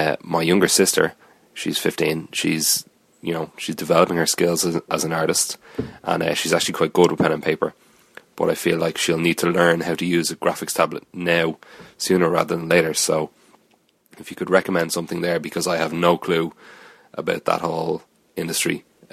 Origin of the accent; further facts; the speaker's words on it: Malahide, Leinster, Ireland; For some hometown trivia, my hometown, Malahide, is the same as the hometown